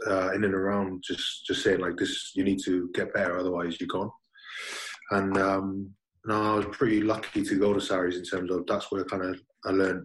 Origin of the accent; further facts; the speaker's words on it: Tonga; The only thing would be when I was younger, it wasn't something that we would do in Tonga.